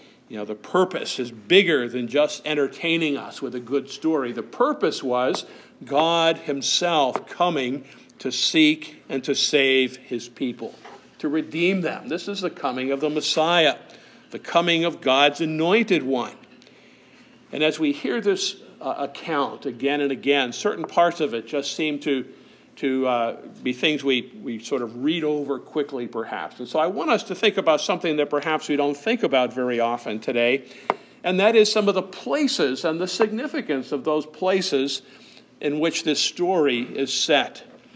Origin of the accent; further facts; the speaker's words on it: Bethlehem, Pennsylvania, United States; Reed and I grew up in Bethlehem, Pennsylvania. We grew up in a land of Bible names.